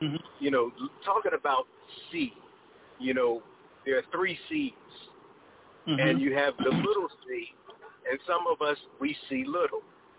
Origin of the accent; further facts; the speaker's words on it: Philadelphia, Pennsylvania, United States; I'm only a Sixers fan because I'm from Philly.